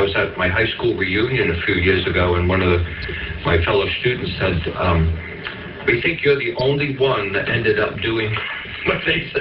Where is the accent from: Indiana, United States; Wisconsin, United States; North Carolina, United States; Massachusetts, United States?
Massachusetts, United States; Boylston; I grew up in Boylston, Massachusetts, a little tiny rural central Massachusetts town